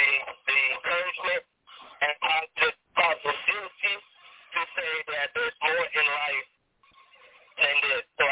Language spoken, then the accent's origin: English; Haiti; English is a second language; moved away as an adult; now in United States; I am 38 years old. I'm originally from Haiti. I've been in the U.S. for about 20-plus years.